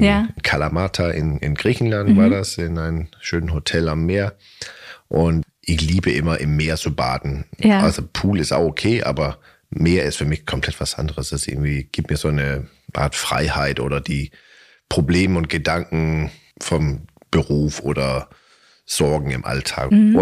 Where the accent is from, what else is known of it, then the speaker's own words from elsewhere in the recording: Denmark; Das war, als ich in Dänemark, also ich komme aus Dänemark, auf der Handelsschule war